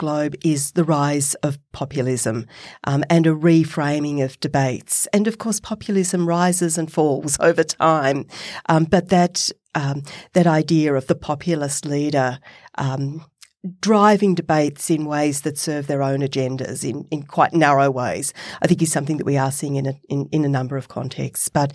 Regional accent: Australia; accent: Australian; I'll stay with my Australian accent and say

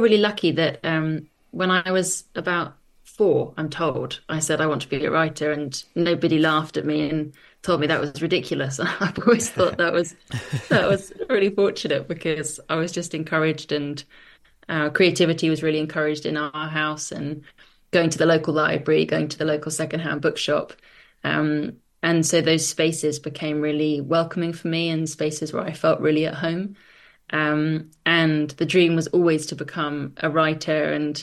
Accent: London, United Kingdom; I grew up in North London and all of the gardens kind of run together.

